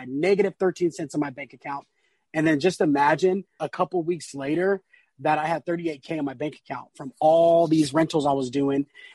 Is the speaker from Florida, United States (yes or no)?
no; San Diego, California, United States; I'm from East San Diego, North Park. So born and raised in North Park, San Diego.